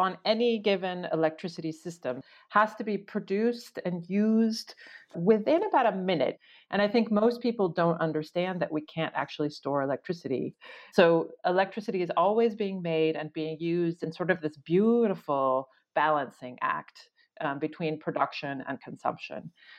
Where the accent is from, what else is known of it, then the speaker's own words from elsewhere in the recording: Oregon, United States; I grew up in Oregon, rural Oregon, which has the second most outage minutes of any state in the country.